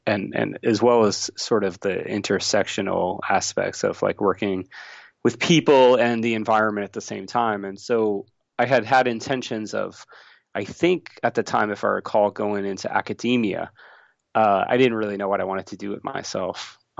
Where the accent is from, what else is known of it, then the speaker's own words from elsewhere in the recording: New York City, New York, United States; Well, I grew up in New York City, in actually Queens, and I had it was about 1996.